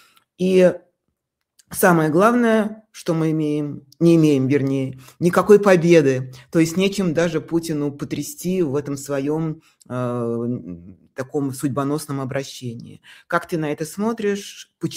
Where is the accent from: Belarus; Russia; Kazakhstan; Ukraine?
Russia; Moscow; я говорю, как москвич тоже